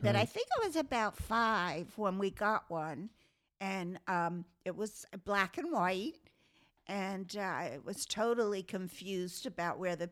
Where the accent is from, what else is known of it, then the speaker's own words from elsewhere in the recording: Ewing Township, New Jersey, United States; Okay. Well, I was raised in Ewing Township in New Jersey, and what else?